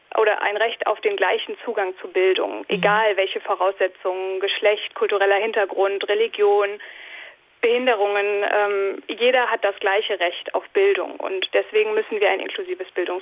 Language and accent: German; Saxony-Anhalt, Germany; Ich bin in Sachsen-Anhalt, auf dem Lande, bei meinen Eltern, wo ich aufgewachsen bin.